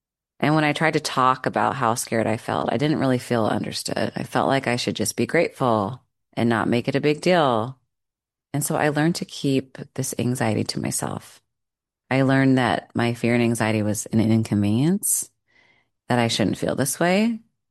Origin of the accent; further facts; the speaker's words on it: Huntington Beach, California, United States; I grew up in Southern California, Huntington Beach, where earthquakes were real and they were terrifying